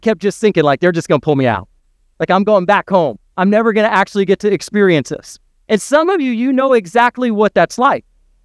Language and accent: English; Orlando, Florida, United States; also born or lived in New Orleans / Arkansas; In fact, when I was in fifth grade, my family moved here to Orlando, Florida. And we moved from New Orleans, and then we lived in Arkansas for a year, and then we moved here